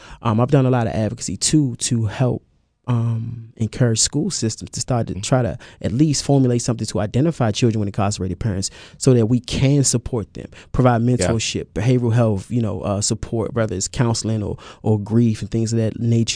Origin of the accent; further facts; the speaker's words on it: Washington, District of Columbia, United States; Well, so I'm from Washington, D.C., as you stated